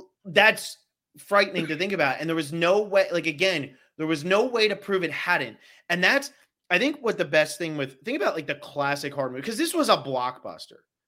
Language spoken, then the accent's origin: English; New Jersey, United States; But I grew up in the Pine Barrens area of New Jersey. A lot of trails, a lot of woods.